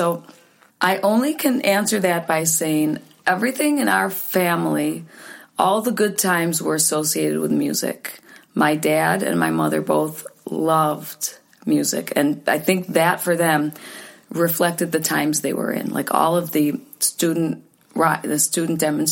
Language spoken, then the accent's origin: English; Catskill, New York, United States; born there; Yeah. I was born in Catskill, New York.